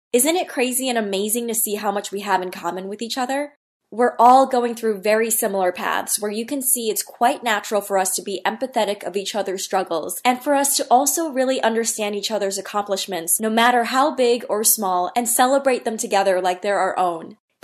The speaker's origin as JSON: {"language": "English", "town": "New York City", "region": "New York", "country": "United States", "tie": "born or raised there", "said": "it's all happening on June 3rd and June 4th at the Javits Center in my hometown in New York City."}